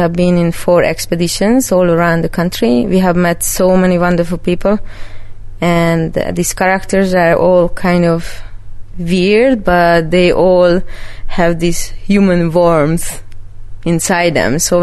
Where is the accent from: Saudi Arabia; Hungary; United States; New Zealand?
Hungary; Budapest; I am a big city girl. I'm coming from Budapest, and I had to learn how to heat a house